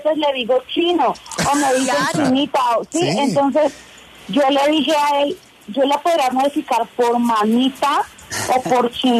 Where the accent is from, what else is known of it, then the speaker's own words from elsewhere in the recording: Bogotá, Bogotá D.C., Colombia; accent: Bogotá; Yo lo hice con mi acento normal, o sea, como yo hablo colombiano normal